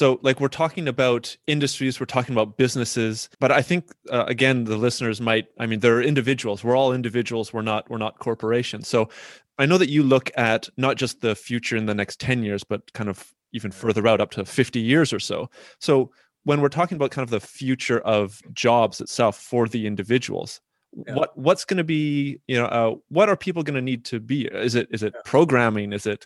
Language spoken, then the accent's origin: English; Canada; So like I come from Canada in a kind of a rural place and people are in construction.